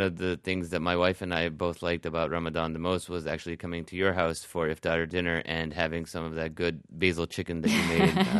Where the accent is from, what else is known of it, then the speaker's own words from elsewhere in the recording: Chicago, Illinois, United States; we'd have like a full four-course meal at 4 o'clock in the morning growing up in Chicago.